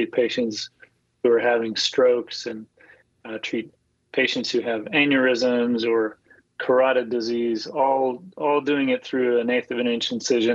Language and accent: English; Connecticut, United States; I'm from Connecticut originally.